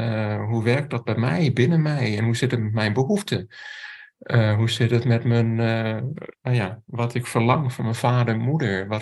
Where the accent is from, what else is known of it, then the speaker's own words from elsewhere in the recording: Amsterdam, North Holland, Netherlands; zoals waar ik ben opgegroeid, op scholen en Amsterdam-West